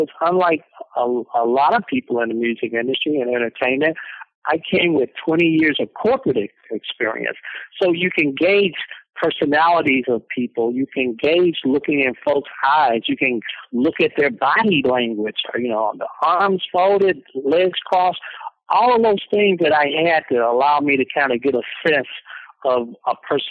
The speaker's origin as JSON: {"language": "English", "town": "Gaston", "region": "Alabama", "country": "United States", "tie": "born there", "said": "Well, Farnoosh, you know, I was born in 1952 in Gaston, Alabama."}